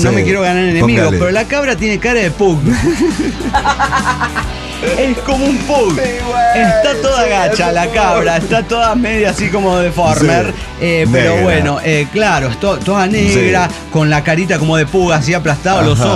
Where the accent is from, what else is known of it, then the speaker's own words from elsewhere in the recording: Argentina; Mire que soy argentino y estoy acostumbrado a la injusticia